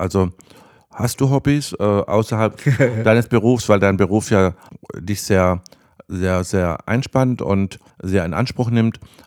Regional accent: Southern Germany, Germany; now in Berlin, Germany; Ich bin aus Süddeutschland gekommen und dann ist das natürlich schon ein großer Unterschied.

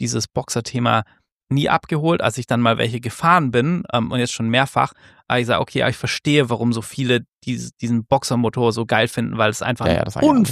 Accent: Baden-Württemberg, Germany; ich bin in der Nähe von Heilbronn aufgewachsen, im Schworbeländle.

